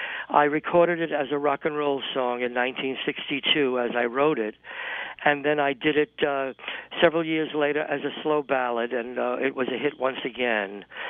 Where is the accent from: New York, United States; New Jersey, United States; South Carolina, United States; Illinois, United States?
New York, United States; Being a New Yorker, I wanted to express the spirit of New York